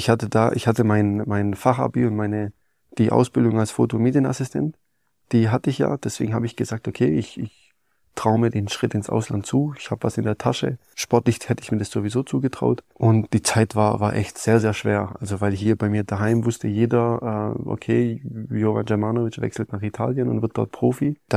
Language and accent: German; Hechingen, Baden-Württemberg, Germany; born there; der Anruf von … auch gebürtiger Hechinger, so wie ich